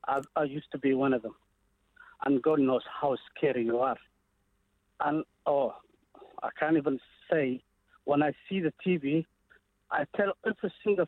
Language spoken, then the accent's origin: English; Somalia; now in United Kingdom; I came here 1999 as a refugee. I was smuggled. My mom, I'm from Somalia, by the way.